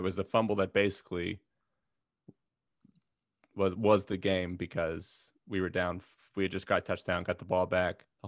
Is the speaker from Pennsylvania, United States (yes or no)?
yes; Philadelphia, Pennsylvania, United States; born there; Now, I was born in Philly. Shout out to Temple.